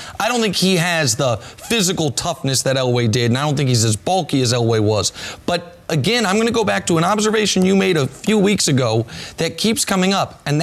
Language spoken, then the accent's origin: English; Kansas City, Missouri, United States; You guys know I grew up in Kansas City.